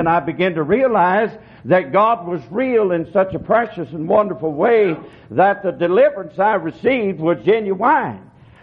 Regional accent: Seminole, Oklahoma, United States; I was raised in a Baptist church. My dad was a businessman in Seminole, Oklahoma, and I was raised in the Baptist church.

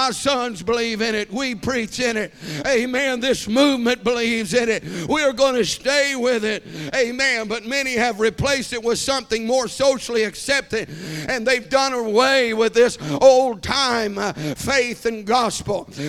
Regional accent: United States; I'm a believer in Jesus Christ, but I'm also an American.

